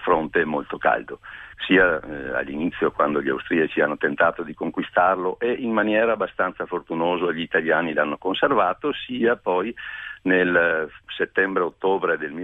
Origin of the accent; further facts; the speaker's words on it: Schio, Veneto, Italy; Io sono di Schio, quindi proprio ai piedi del Pasubio sostanzialmente